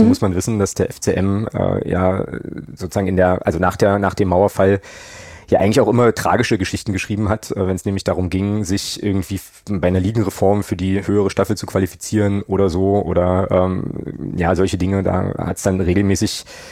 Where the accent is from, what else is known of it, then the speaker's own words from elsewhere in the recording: Magdeburg, Saxony-Anhalt, Germany; ich bin in Magdeburg geboren und aufgewachsen